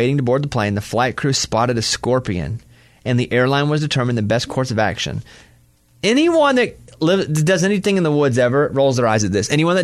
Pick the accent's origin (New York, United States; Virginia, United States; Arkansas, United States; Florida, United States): Arkansas, United States; born or raised there